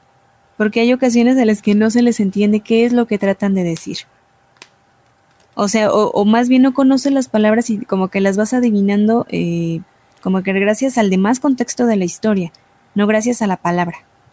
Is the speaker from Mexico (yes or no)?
yes; Mexico; para mí que soy mexicana me cuesta mucho trabajo algunas expresiones propias de allá